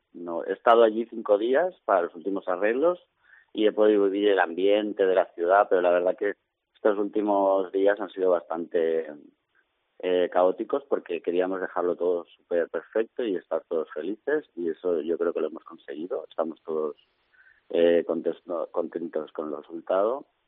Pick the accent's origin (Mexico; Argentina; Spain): Spain; Elche, Valencian Community; moved away as an adult; also born or lived in Torrellano; now in Barcelona, Spain; Sí, yo soy de Elche. Bueno, nací en Torrellano.